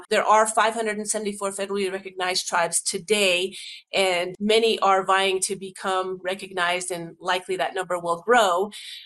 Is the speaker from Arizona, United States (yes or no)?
yes; Fort Defiance, Arizona, United States; I became intrigued about working in my hometown, moved back to Fort Defiance, Arizona, and was the chief of family medicine there for a number of years